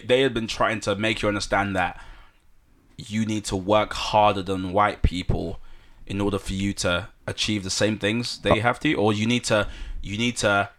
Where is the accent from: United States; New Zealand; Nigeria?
Nigeria; born there; moved away; And I was born in Nigeria. I came here